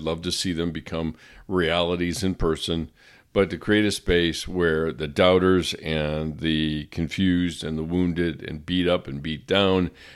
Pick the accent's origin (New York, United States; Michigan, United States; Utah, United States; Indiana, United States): Indiana, United States; I grew up in Indiana, and pretty much basketball is king there